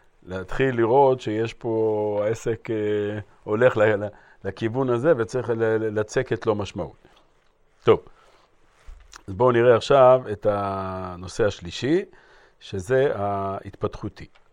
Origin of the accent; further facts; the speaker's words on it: Haifa, Haifa District, Israel; היה איזה קבלן אחד שגדלתי בחיפה, שכן איזה שני בתים לידי